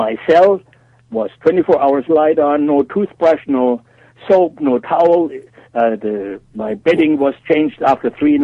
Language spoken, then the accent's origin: English; United States; And I am quintessentially an American of the style of Thomas Jefferson.